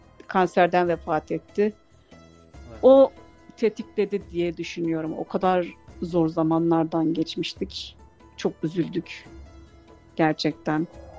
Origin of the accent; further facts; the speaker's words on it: Kayseri, Turkey; also born or lived in Istanbul; Ve ben dedim ben memleketim olan Kayseri'de öğretmenlik yapacağım.